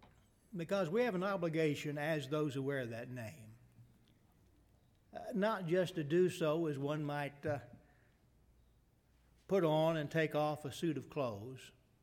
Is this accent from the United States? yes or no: yes; Miami, Oklahoma, United States; I'm proud to be an Okie. I was born over in Miami, not too far from here.